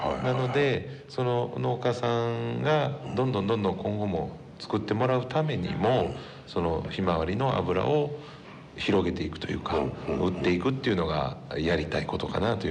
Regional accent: Osaka, Japan; now in Sayo, Japan; 元々大阪市の出身でして

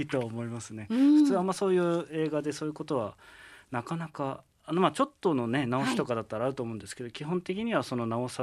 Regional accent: Tochigi, Japan; born there; moved away as an adult; also born or lived in Tokyo; now in Kobe, Japan; もともと生まれはあの関東の栃木県の生まれ で

